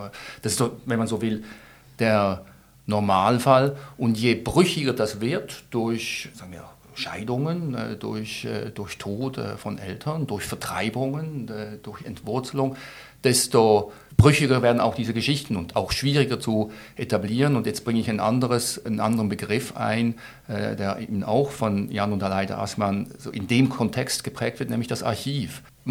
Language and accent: German; Zurich, Switzerland; born there; nein, das ist nicht der Geburtsort, ich bin in Zürich geboren.